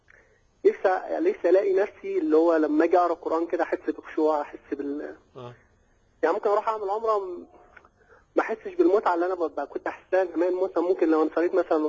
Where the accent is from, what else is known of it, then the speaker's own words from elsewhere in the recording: Egypt; now in Saudi Arabia; أنا مصري ومقيم في السعودية يعني الشغل وكده